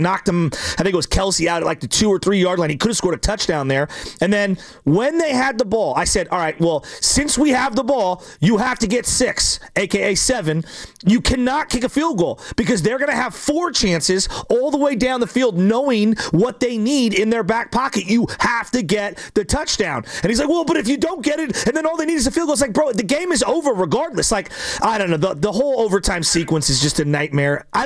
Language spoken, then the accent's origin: English; San Francisco, California, United States; I grew up near Candlestick.